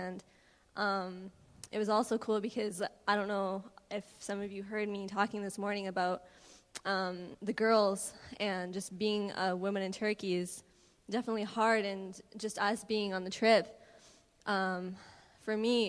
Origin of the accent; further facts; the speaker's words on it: Canada; they'll stare at us because we're from Canada, we're different